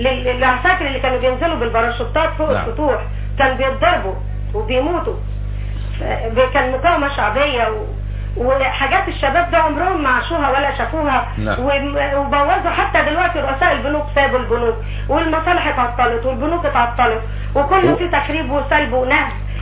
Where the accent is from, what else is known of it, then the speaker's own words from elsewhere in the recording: Port Said, Port Said Governorate, Egypt; انا على فكره من بورسعيد